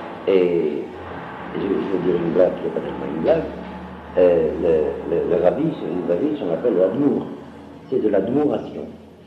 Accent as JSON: {"language": "French", "country": "Algeria", "said": "j'ai vécu cette vie-là, puisque je suis originaire d'Algérie, c'est un pays d'islam."}